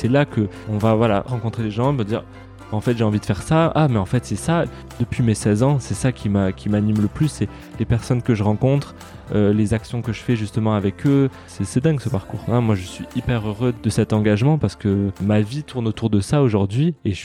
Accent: Canada; Mais du coup, j'ai grandi au Canada et je pense que ça m'a donné un autre regard aussi sur la nature.

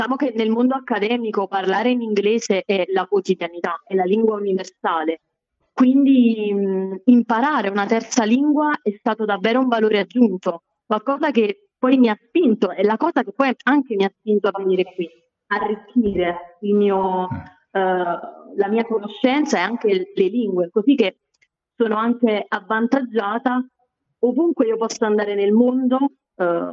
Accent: Naples, Campania, Italy; moved away; io sono italiana, io vengo da Napoli. Ma adesso lavoro

